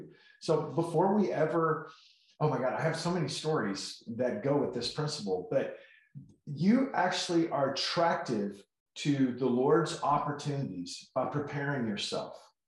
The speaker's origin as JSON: {"language": "English", "town": "Joshua", "region": "Texas", "country": "United States", "said": "Well, I come from Joshua, Texas."}